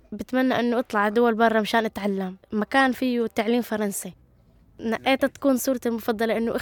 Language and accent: Arabic; Deir al-Fardis, Hama Governorate, Syria; عمري 15، أنا من سوريا، من حما، بريف حما، بمنطقة اسمها دير الفرديس.